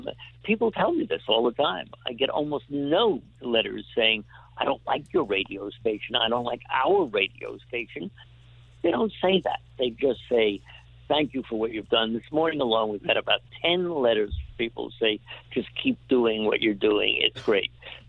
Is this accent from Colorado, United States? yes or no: no; New York, United States; I grew up on the West Side with that guy